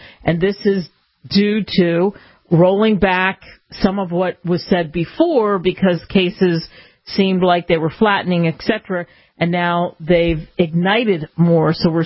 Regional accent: Camden, New Jersey, United States; I mentioned growing up near Camden, New Jersey

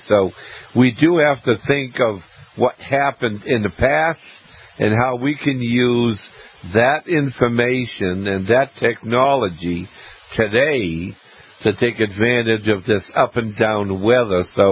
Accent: Maine, United States; I grew up in Maine. I still live in Maine.

